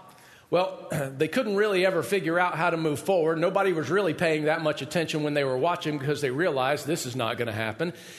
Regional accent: Georgia, United States; neighborhood that I grew up in Georgia, where my parents still live, same house that I grew up in, is near some woods

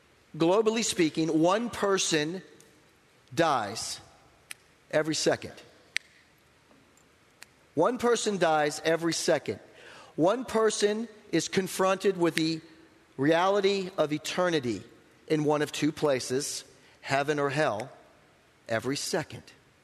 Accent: the South, United States; I grew up in Bible Belt South, which really is just a name now. It doesn't honestly really exist. So I grew up and I went to church every Sunday.

